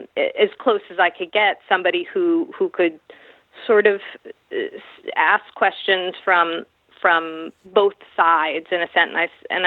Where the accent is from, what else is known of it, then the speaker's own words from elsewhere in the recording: United States; So I've switched it growing up in America.